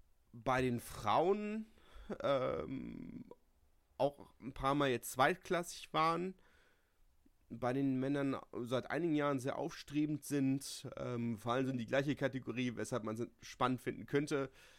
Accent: Berlin, Germany; Und wir sind als Berliner ja dann doch so ein bisschen mit dem Fußballverein der Stadt verbandelt.

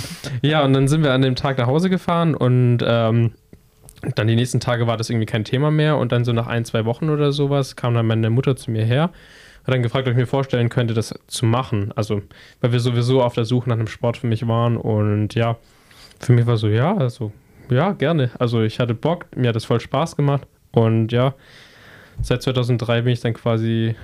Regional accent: Pleidelsheim, Baden-Württemberg, Germany; Dann sind wir um unserem Ort, wo ich herkomme, aus Pleidelsheim, sind wir einfach mit dem Rad so irgendwo rumgefahren

